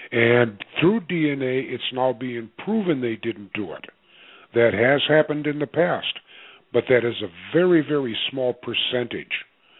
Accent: Minnesota, United States; now in Florida, United States; I live in Florida, of course. I was born and raised in Minnesota.

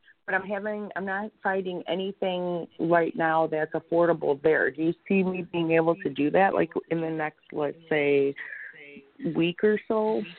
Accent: Chicago, Illinois, United States; now in Florida, United States; Okay, so I grew up in Chicago, and I just moved to Florida like 6 weeks ago.

